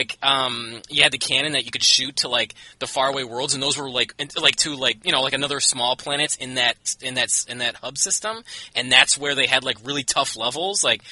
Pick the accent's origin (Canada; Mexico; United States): Canada; I'm from Canada, can I get the coin?